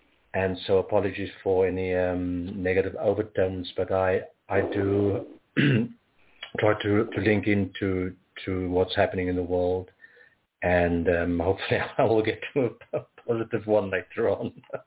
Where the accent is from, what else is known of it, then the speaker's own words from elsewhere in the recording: Cape Town, Western Cape, South Africa; I'm originally from Cape Town, born in South Africa.